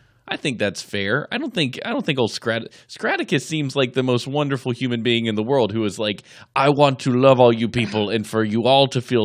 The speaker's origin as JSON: {"language": "English", "country": "United States", "said": "We're like, we're American. We just sound like this. We have an uninteresting accent."}